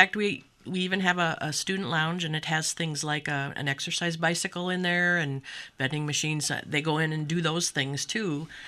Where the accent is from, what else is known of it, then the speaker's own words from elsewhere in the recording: Waterloo, Iowa, United States; now in Rockford, United States; And I grew up in Waterloo, Iowa. And when we moved to Rockford for my husband's job, I got a job there working for the Northern Illinois Library System in Rockford.